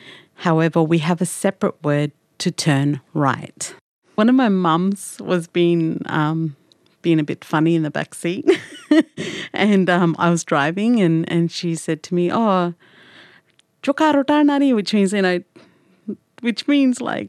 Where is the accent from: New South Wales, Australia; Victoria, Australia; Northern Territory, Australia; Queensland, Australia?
Northern Territory, Australia; Papunya; first language Loritja Pintupi; English is a second language; now in Alice Springs, Australia; I am from Papunya community. Well, my family is from Papunya community. I currently live in Mbandwa in Alice Springs. And the language I speak is Loritja Pindabi.